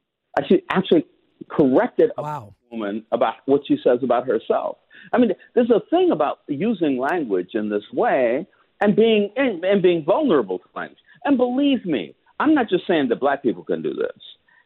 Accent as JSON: {"language": "English", "country": "United States", "said": "I know I'm an American."}